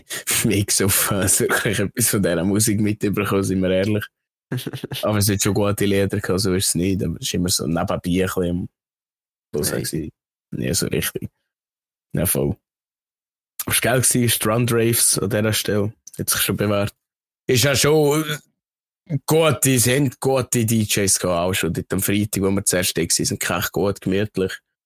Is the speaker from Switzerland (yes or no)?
yes; Switzerland; wir sind ja als Schweizer dort gewesen